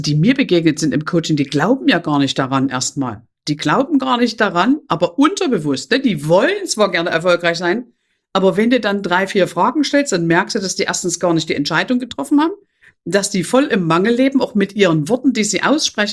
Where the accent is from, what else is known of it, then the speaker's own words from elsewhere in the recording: Saxony, Germany; ich komme aus Sachsen, da redet man so